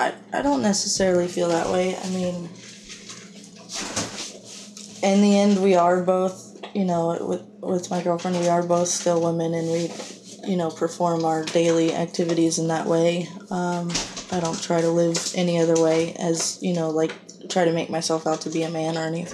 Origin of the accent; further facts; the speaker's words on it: South Carolina, United States; now in Gainesville, United States; No, I actually grew up in South Carolina, Houghton Island, South Carolina. Okay. I've been here about 10 years